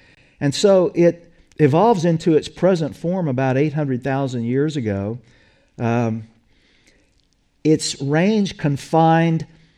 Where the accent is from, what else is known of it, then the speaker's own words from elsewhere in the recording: Louisiana, United States; And as I grew up in Louisiana in the early 1960s, at the age of 14, I suddenly found myself surrounded by coyotes.